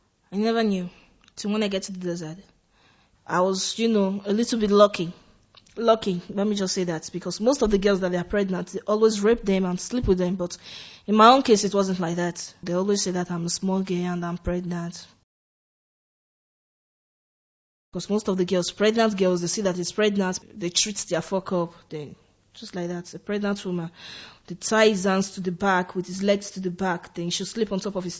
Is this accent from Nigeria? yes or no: yes; Nigeria; English is a second language; now in Gran Canaria, Spain; I'm from Nigeria. And I'm 25 years old.